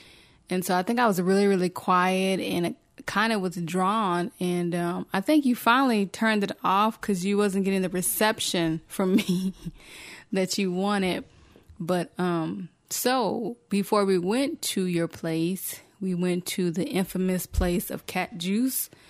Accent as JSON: {"language": "English", "region": "the South", "country": "United States", "lives_now": "Washington State, United States", "said": "I had shared that I was from the South. And so down there, we didn't really, you know, have this food explosion like it is here in Washington State."}